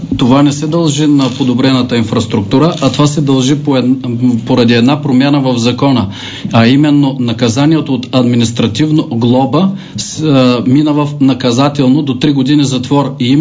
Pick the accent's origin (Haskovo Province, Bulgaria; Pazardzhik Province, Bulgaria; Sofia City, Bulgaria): Haskovo Province, Bulgaria; Haskovo; аз съм от Хасково, много често пътувам по страната и виждам наистина какви са ужасни пътища